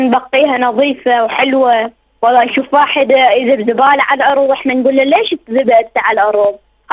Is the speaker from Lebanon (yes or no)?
no; Netherlands; من هولندا.